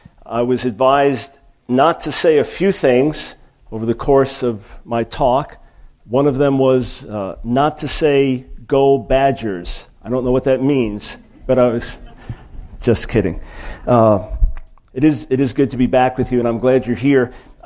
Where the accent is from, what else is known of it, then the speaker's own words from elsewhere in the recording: Long Island, New York, United States; growing up on Long Island in a conservative Jewish home, so Jewish enough to know I didn't believe in Jesus, but not a religious Jew